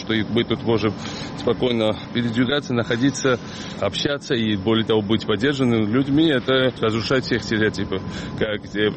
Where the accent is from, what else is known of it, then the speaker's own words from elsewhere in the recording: Georgia; now in Ukraine; И я говорю на языке украинском. Но еще в целом я не просто грузин, но я еще европеец. Значит, я одессит, я украинец.